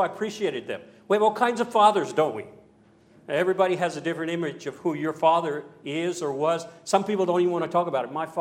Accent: Louisiana, United States; I'm from Louisiana in America

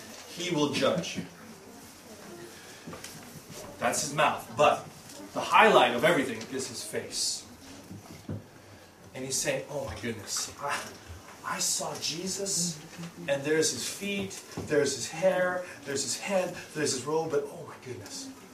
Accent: Los Angeles, California, United States; So yeah, I grew up in Los Angeles, and I never lived in one place for more than 4 years.

